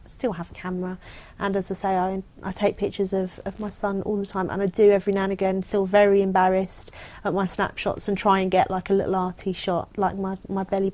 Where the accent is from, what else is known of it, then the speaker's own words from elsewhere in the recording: London, United Kingdom; Always London. Yeah, always London. My great-grandfather was adopted into our family, and he's very dark-skinned, so we've got some kind of, I don't know what background, in there somewhere, but all of my family for the last few generations